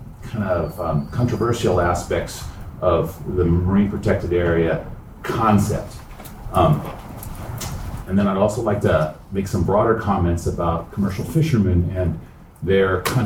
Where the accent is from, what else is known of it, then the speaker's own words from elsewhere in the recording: Santa Barbara, California, United States; I'm a lifelong commercial fisherman from Santa Barbara. I was born in Santa Barbara.